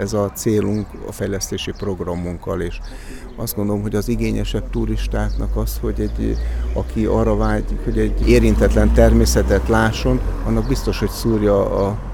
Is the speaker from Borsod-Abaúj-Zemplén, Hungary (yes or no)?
yes; Sátoraljaújhely, Borsod-Abaúj-Zemplén, Hungary; born there; itt születtem Sátoraljaújhelyen